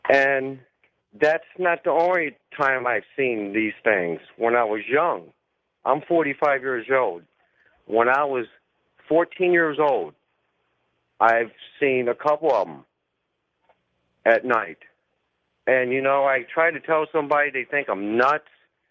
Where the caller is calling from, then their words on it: Florida, United States; I'm calling from Florida.